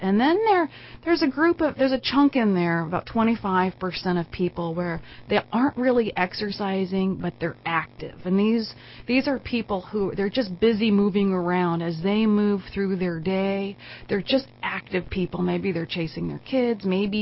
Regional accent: Redding, California, United States; somehow being born and raised in Redding. I don't know how I've missed Modoc County, so I'm finally driving east

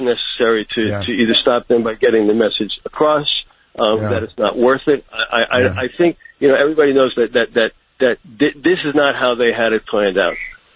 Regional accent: Maryland, United States; So, I'm a Republican, and I grew up in Montgomery County, and exactly where there is some stuff going on at Blair High School.

